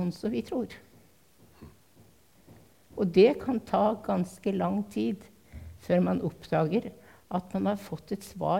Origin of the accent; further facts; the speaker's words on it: Nordland, Norway; så kom det en svær epidemi hjemme i Nordland, der hvor jeg kommer fra. Og jeg var nesten 3 år da den kom.